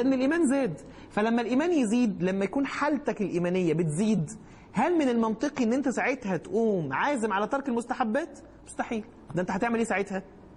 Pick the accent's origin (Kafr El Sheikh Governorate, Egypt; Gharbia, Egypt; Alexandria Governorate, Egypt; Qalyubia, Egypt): Alexandria Governorate, Egypt; Alexandria; مع الأسف احنا كاسكندرانية هنا